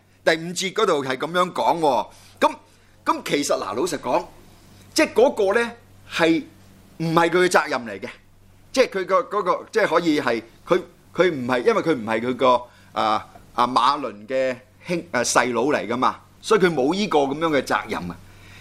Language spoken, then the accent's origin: Cantonese; Guangdong, China; 不過咧我哋廣東人都係比較俗嘅